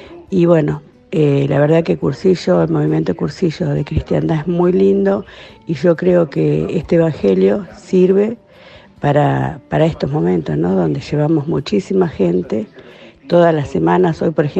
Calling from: Chacabuco, Buenos Aires Province, Argentina; de Chacabuco.

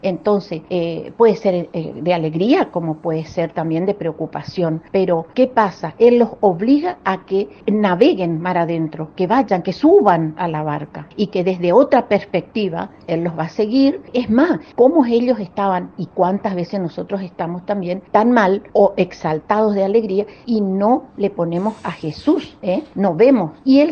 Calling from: Corrientes, Argentina; de Corriente

